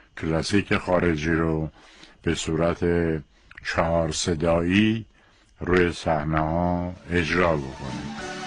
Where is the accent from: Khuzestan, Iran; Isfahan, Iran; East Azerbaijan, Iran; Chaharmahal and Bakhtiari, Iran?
East Azerbaijan, Iran; Tabriz; born there; من در روز اول بهمن سال 1322 در تبریز متولد شدم.